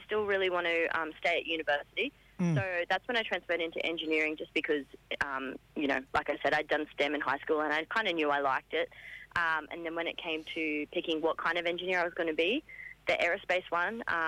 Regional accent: Gordonvale, Queensland, Australia; my mum was Gungaloo mob, but I grew up in Gordon Vale in Far North Queensland.

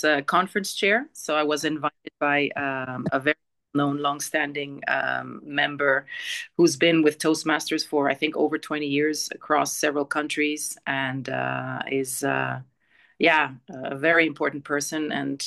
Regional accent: Kenya; born there; also born or lived in India; I was born in Kenya.

